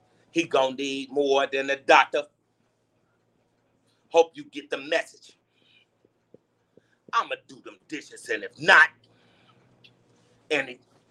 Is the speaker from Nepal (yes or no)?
no; Chicago, Illinois, United States; I'm from the West Side of Chicago. I am not from Bellwood. 703 North Austin, Chicago, ooh. Illinois. Ooh. Chicago, Illinois. Austin and Chicago Avenue. That's where the fuck I grew up at.